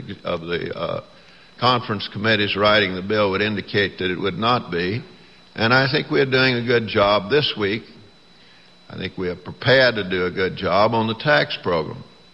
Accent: Texas, United States; Bob Krueger, for instance, took exactly the opposite side I did, and we're both from Texas

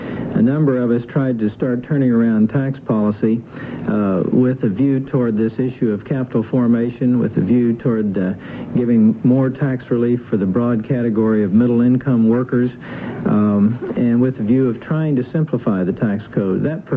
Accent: Oklahoma, United States; I called a couple of insurance agents from my home state in Oklahoma

